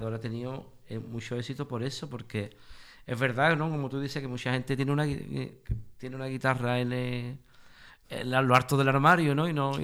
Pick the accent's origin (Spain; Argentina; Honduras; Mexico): Spain; Andalusia; Claro, como el andaluz ya es andaluz, pues ya lo tengo de serie, ¿no?